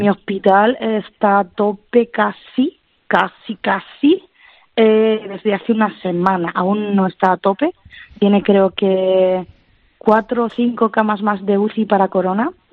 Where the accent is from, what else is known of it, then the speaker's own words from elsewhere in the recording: Spain; moved away as an adult; now in Germany; me quedé sin trabajo en España. Me cerraron las puertas en mi país para trabajar.